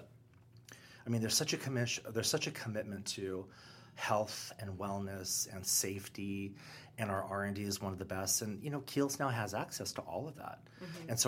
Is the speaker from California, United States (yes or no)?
yes; California, United States; I'm from Southern California.